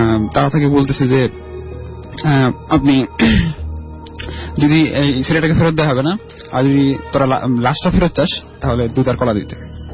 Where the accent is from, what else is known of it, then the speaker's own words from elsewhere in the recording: Islampur, Mymensingh Division, Bangladesh; আমার গ্রামের বাড়ি জামালপুর জেলার ইসলামপুর থানার একটি গ্রামে